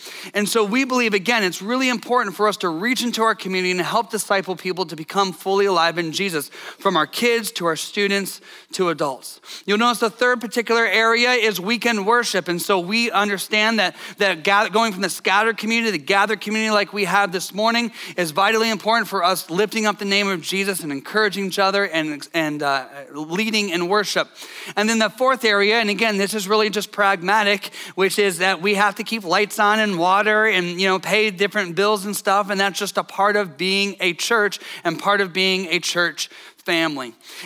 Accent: Columbus, Ohio, United States; For me, I grew up in Columbus, Ohio. My grandparents lived in Cleveland, Ohio

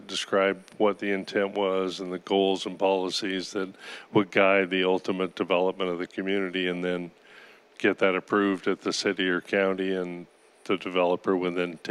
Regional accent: United States; I'm an American. Aren't all Americans Christians?

